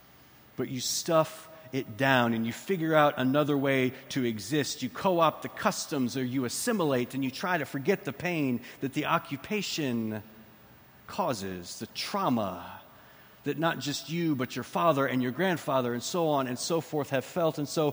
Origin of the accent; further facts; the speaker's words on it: Texas, United States; and as a Texan, relearning that is a bit difficult